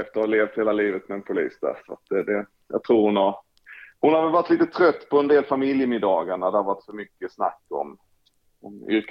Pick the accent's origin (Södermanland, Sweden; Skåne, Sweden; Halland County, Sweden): Halland County, Sweden; Halmstad; moved away as an adult; Så att lite längre norrut, men fortfarande längs havet och på västkusten. Men ja, flyttade därifrån vid, vad kan jag vara, 22 års åldern.